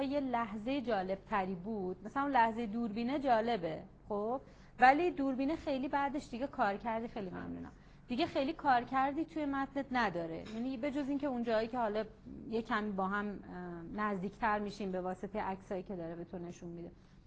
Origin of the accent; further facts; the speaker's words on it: Mazandaran, Iran; در اینکه من مازندران بزرگ شدم، من تو همه عروسی‌های بچگیم چک سما دیدم